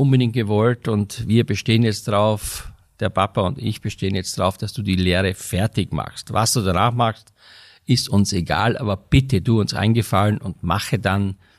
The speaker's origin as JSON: {"language": "German", "country": "Austria", "tie": "born or raised there", "lives_now": "Germany", "said": "ich bin ja in Österreich auf dem Bauernhof groß geworden"}